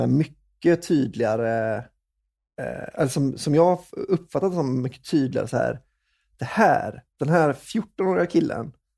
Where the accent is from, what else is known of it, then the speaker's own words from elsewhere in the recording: Västra Götaland County, Sweden; jag är från Bohuslän, men jag är ju liksom Schartau.